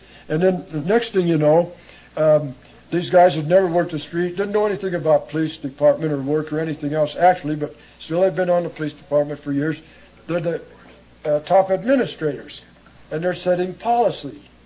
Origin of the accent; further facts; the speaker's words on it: Venice, California, United States; I told a whole bunch of people that in the 20s and 30s I was raised in Venice.